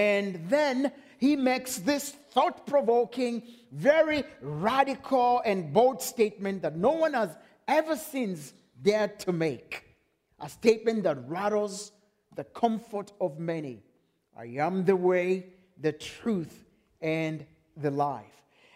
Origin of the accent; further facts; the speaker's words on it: Kenya; growing up in Kenya gave me a first-hand experience of gardening. My grandfather owned a big chunk of land that my family still lives on.